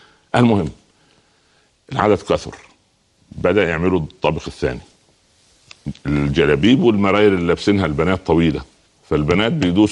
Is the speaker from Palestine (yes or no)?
no; Upper Egypt, Egypt; moved away as an adult; now in Cairo, Egypt; لما جيت من الصعيد ونزلت القاهره في الستينات ادخل الجامعه